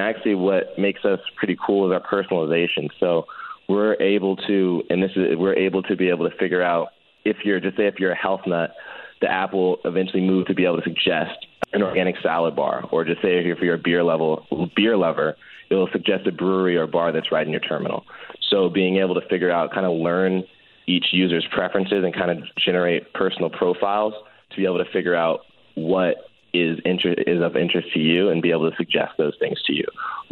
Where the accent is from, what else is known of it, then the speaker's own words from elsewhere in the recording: San Francisco, California, United States; we decided to start in San Francisco because that is, you know, my hometown and, you know, Bay Area, Silicon Valley.